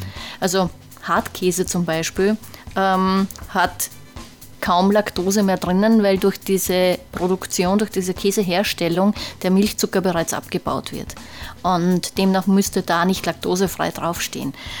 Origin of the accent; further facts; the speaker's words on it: Austria; Hafermilch ist bei uns in Österreich oft angereichert mit Kalzium.